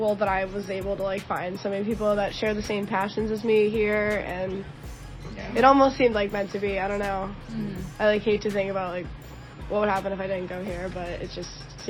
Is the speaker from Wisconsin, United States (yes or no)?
no; Buffalo, New York, United States; I'm a sophomore dual major in public relations and music industry. I'm from Buffalo, New York, and I'm a dancer.